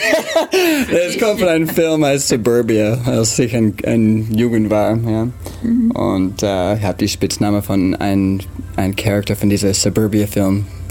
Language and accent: German; Los Angeles, California, United States; German is a second language; now in Ulm, Germany; ich komme aus Los Angeles. Ich bin hier in Ulm seit 2011. Ich war hier in Ulm umgezogen.